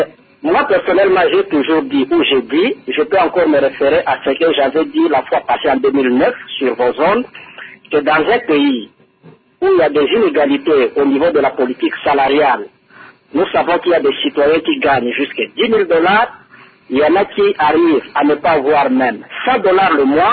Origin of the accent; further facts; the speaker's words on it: DR Congo; chez nous en RDC